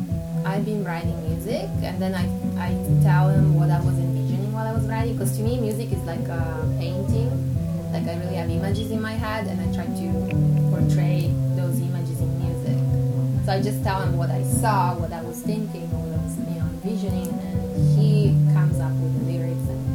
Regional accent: Italy; I'm from Italy

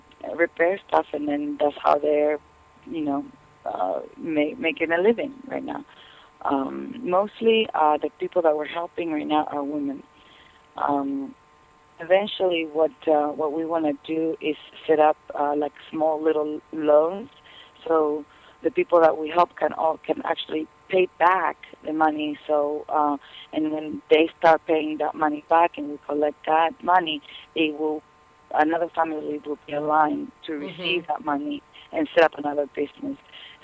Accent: Argentina; English is a second language; now in United States; I grew up in Argentina, and coming over here is like the land of opportunity.

